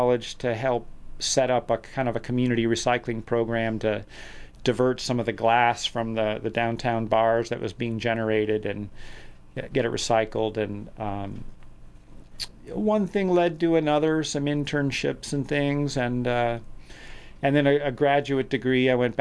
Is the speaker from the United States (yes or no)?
yes; New England, United States; And I grew up in New England, and so I have an affinity for the name of your bookstore, Pilgrim's Way.